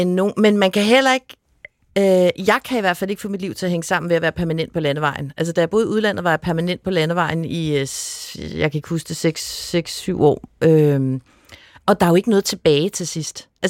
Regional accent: Capital Region of Denmark, Denmark; Jeg var fra Vestegnen

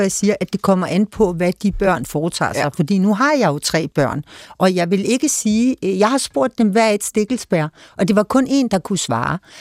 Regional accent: Dianalund, Zealand, Denmark; jeg kan jo vokset op ved Gadekæret nogle år i min barndom i Dianalund

